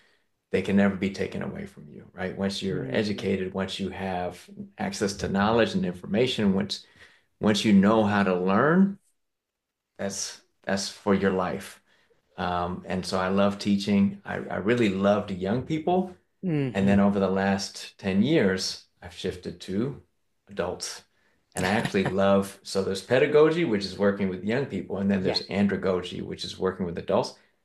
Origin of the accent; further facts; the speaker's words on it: New York, United States; Well, I'm originally from New York, and I know you're West Coast